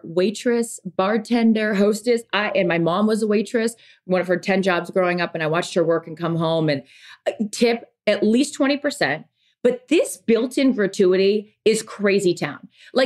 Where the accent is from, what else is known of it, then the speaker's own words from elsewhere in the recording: Washington, United States; which growing up on the West Coast, no, we had lakes. I mean, growing up in Washington, we lived on lakes.